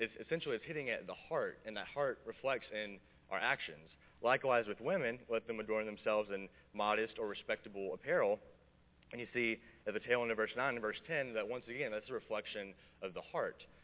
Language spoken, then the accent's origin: English; Texas, United States; There's a group of us every summer from my church, my hometown church in Texas